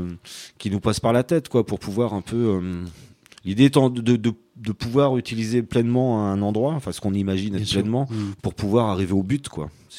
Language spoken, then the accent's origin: French; France; Nous, chez nous, en France, c'est quand même vachement plus un bar ou une salle de spectacle.